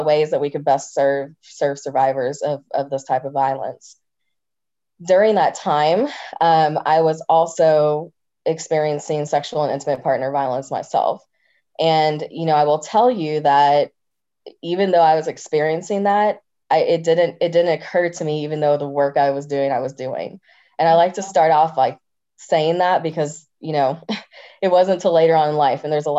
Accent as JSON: {"language": "English", "region": "Indiana", "country": "United States", "tie": "born or raised there", "said": "I grew up in a household with two lesbian moms, and I grew up in Southern Indiana, a rural community."}